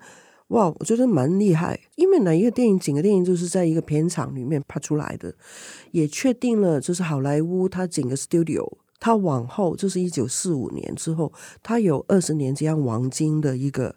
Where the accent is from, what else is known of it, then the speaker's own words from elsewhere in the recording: Hong Kong; now in Taiwan; 长大的，我长大里面有一些很好很重要的部分是我怎么样都不要把它拿走，无论香港变成怎么样子，我那一部分都是从那边来的。